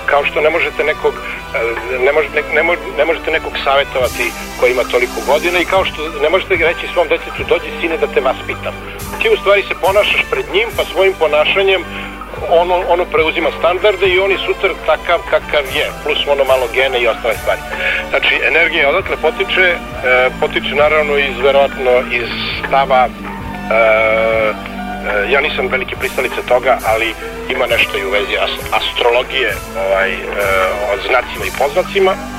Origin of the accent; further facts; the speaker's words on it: Belgrade, Serbia; born there; ja sam od onih koji, mada sam rođen u Beogradu, pristalica sam uzrečice iz okoline Vranja